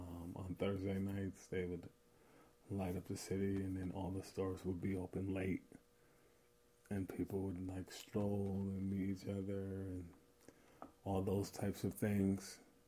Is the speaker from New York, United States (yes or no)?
yes; Hudson, New York, United States; Growing up in Hudson, it was fun. And I really enjoyed my time growing up.